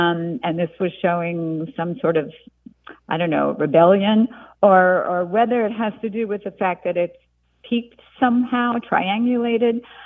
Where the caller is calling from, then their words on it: Kilmarnock, Virginia, United States; I'm calling from Kilmarnock, Virginia.